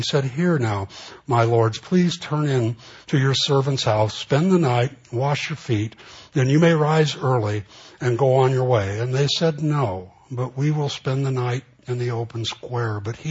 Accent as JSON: {"language": "English", "town": "Los Angeles", "region": "California", "country": "United States", "tie": "born or raised there", "said": "And I know growing up in the Los Angeles, East LA area, you can tell pretty much when you crossed a line into a bad neighborhood."}